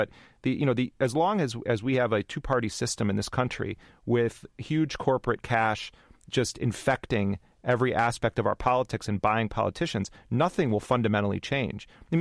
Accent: Milwaukee, Wisconsin, United States; I mean, I'm from Milwaukee, and, you know, Feingold is now teaching at Marquette Law School in Milwaukee.

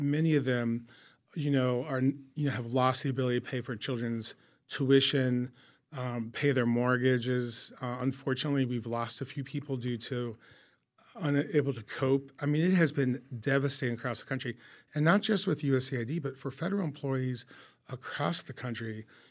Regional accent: United States; as an American, not part of the government, answer that in a diplomatic way

